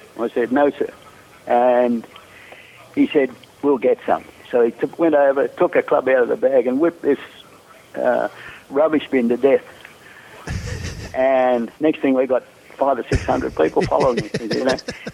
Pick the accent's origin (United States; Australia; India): Australia; Yeah, well, I did this to him, and I didn't know it, being an Australian.